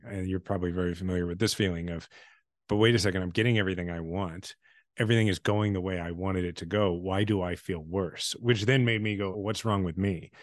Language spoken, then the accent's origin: English; Kansas City, Missouri, United States; My kids are sixth generation Kansas Cityans. I love my hometown.